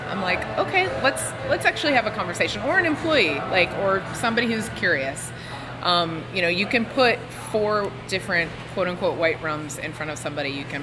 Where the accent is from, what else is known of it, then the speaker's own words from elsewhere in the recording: Lawrence, Kansas, United States; moved back to my hometown in Lawrence, and got a job at this restaurant called 715.